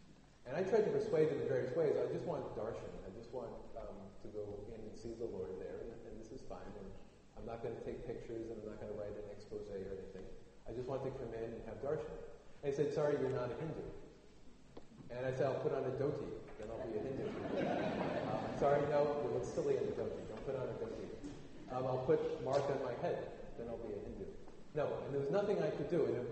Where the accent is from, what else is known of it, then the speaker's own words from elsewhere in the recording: United States; I mean, I'm from the United States, as you may guess.